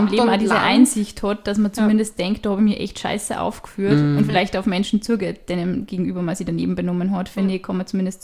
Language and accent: German; Upper Austria, Austria; weil ich heute auch aus Oberösterreich bin